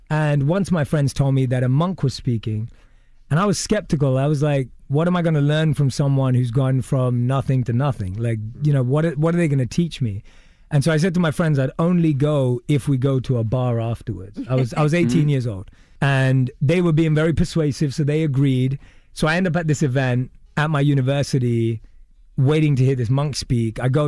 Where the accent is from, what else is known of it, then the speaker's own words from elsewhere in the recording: London, United Kingdom; I was born and raised in London